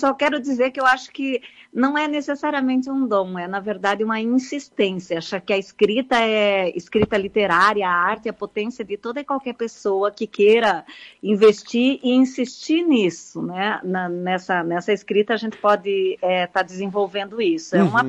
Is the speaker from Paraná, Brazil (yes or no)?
yes; Paraná, Brazil; born there; Eu nasci no Paraná, mas retornava sempre nas férias.